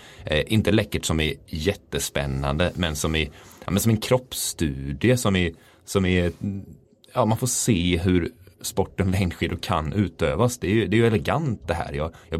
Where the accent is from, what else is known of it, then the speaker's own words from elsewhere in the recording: Mullsjö, Jönköping County, Sweden; Nej, det är jag inte. Jag är från Mullsjö.